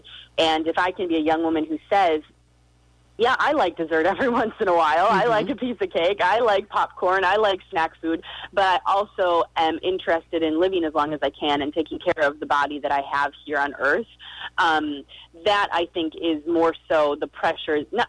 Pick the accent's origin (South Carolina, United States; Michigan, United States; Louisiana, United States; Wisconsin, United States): Wisconsin, United States; Kenosha; I grew up in Kenosha, Wisconsin. I went to college in Wisconsin.